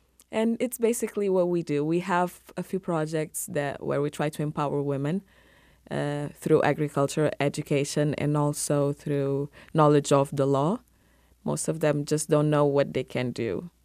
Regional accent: Guinea-Bissau; I'm from Guinea-Bissau. It's a small country in the western side of Africa.

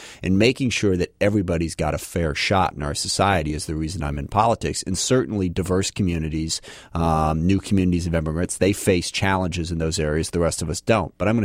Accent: SeaTac, Washington, United States; I grew up in SeaTac. I grew up in South King County, which is the most diverse area in the state right there.

